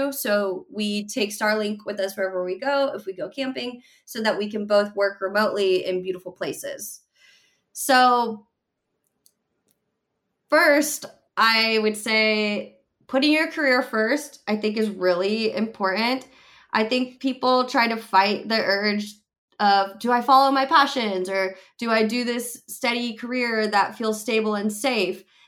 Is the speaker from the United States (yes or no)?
yes; Atlanta, Georgia, United States; now in California, United States; Because I grew up in Atlanta. I grew up on the East Coast.